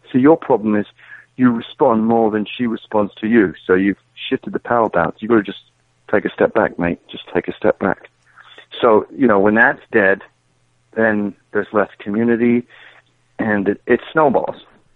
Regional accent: United States; And I remember, you know, as an American, you'll go to a British pub

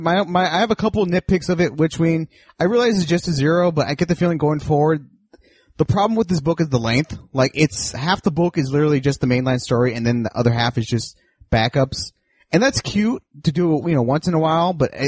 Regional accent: the South, United States; I'm from the South.

